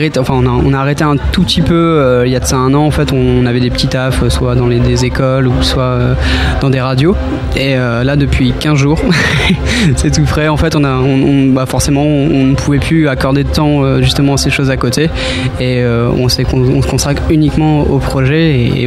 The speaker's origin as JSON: {"language": "French", "town": "Caen", "region": "Normandy", "country": "France", "said": "Donc c'est vrai qu'on vient de Caen, mais on vient aussi de petites régions en fait où il y a beaucoup d'anglais, et on a un petit peu une part d'Angleterre en fait chez nous."}